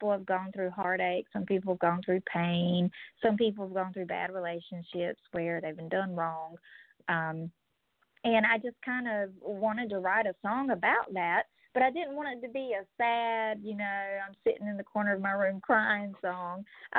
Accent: Conway, South Carolina, United States; I'm from the Conway Myrtle Beach area. That's where I was born and raised. I was born in Grand Strand Hospital. I was raised out near Surfside, down near Saucus Tea.

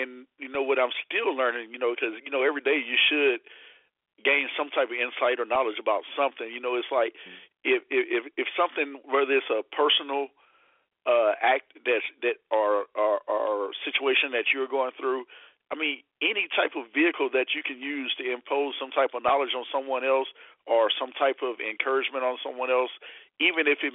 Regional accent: Lake Charles, Louisiana, United States; Growing up in Lake Charles, Louisiana, bro, I would go in the backyard.

